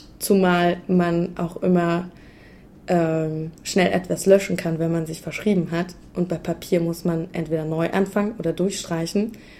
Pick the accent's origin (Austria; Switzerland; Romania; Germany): Germany; damit ich in Kontakt zu meinem Heimatland bleibe, mit meinem Heimatland bleibe, also mit Deutschland.